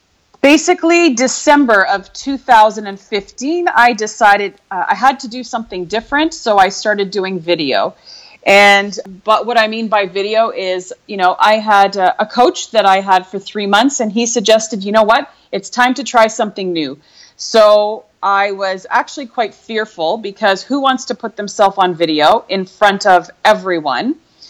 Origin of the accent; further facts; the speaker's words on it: Canada; I did that for 18 years abroad. I actually lived in Europe, and we decided to, I'm, you know, born and raised in Canada. So we decided 9 years ago to move back to Canada